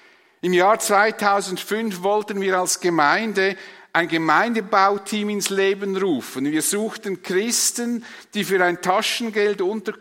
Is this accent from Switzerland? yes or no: yes; Switzerland; Ich meine, als Schweizer sind wir uns nicht gewohnt, Wohnungen zu renovieren.